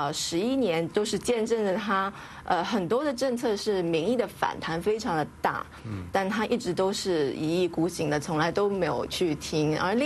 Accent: China; 其实我自己也是在那个环境长大，

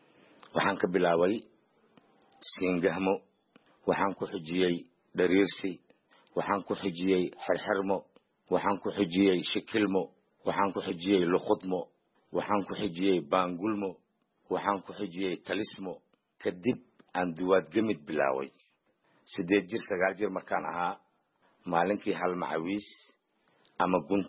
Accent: Jilib, Middle Juba, Somalia; born there; aniga waxaan ku dhashay Jilib

